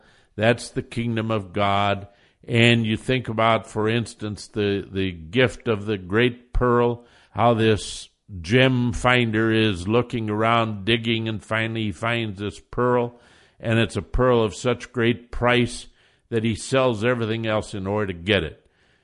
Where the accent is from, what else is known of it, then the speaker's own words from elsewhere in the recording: Iowa, United States; Now, I grew up in Iowa, and every little town had its city dump